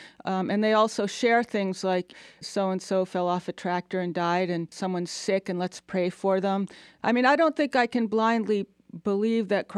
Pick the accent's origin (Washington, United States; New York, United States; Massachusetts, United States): Massachusetts, United States; Boston; now in Atlanta, United States; I'm from Boston. And when I came here, I didn't have the sense that Atlanta was the South.